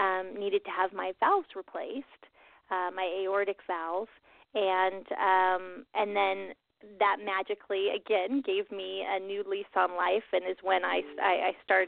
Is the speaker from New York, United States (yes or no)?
no; Pasadena, California, United States; Well, I was born and raised in Pasadena, so I'm an L.A. native.